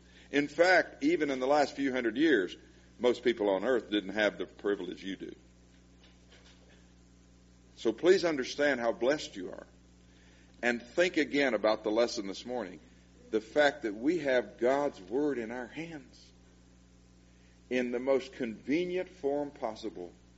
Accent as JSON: {"language": "English", "town": "Beaumont", "region": "Texas", "country": "United States", "tie": "born there", "said": "I haven't told you I am a Texan, have I? I was born in Beaumont. My father was born in Waco. So we're Texans through and through."}